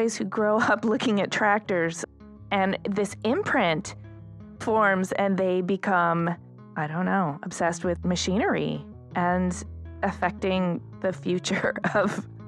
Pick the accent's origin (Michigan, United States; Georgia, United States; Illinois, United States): Michigan, United States; Detroit; I mean, I grew up in Detroit, which is very auto focused.